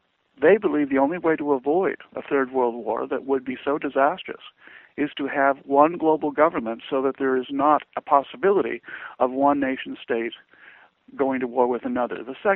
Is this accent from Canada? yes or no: yes; Canada; I'm a Canadian